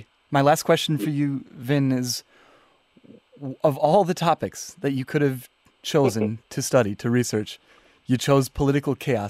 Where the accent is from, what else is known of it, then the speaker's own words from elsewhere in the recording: United States; moved away; I'm from the United States, and as I look back to the country where I used to live, I see political chaos.